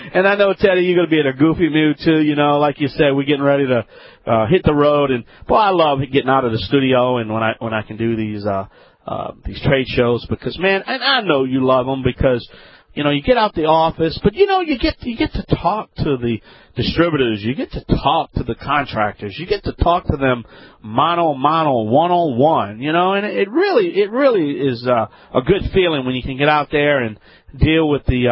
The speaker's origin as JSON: {"language": "English", "region": "Louisiana", "country": "United States", "said": "I am the Cajun man from the Bayou Land."}